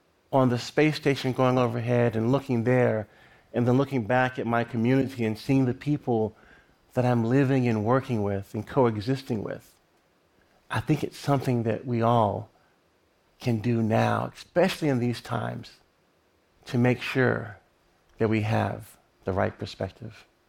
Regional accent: Lynchburg, Virginia, United States; because I'm flying over Lynchburg, Virginia, my hometown, and my family's probably breaking bread.

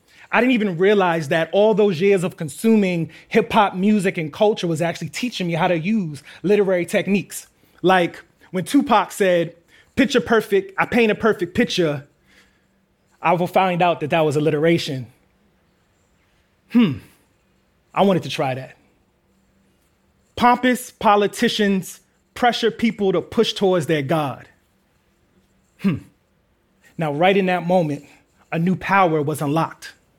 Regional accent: Queens, New York, United States; What can I say? We're from Queens.

